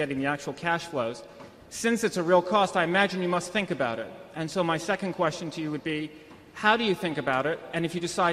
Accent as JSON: {"language": "English", "town": "Arlington", "region": "Virginia", "country": "United States", "said": "from Arlington, Virginia."}